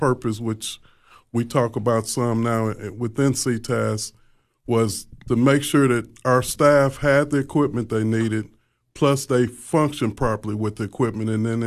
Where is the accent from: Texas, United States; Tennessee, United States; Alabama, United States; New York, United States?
Tennessee, United States; Nashville; I grew up in Nashville. I was born in Nashville. I finished high school in Nashville, attended college in Nashville pretty much all my life.